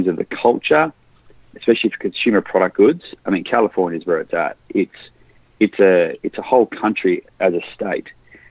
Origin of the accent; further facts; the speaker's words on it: Western Australia, Australia; born and bred in Western Australia, a long way away from North America.